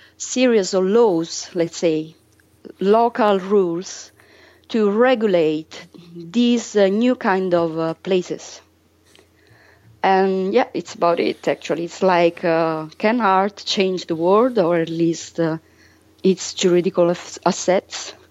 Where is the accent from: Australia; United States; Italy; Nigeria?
Italy; Southern Italy; we're Southern, you know, we come from the South.